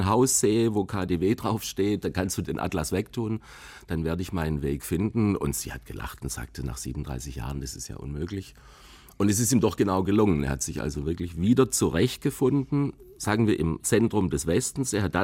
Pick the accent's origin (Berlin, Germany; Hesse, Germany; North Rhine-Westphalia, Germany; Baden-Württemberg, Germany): Baden-Württemberg, Germany; Heilbronn; Also ich komme aus Heilbronn in Süddeutschland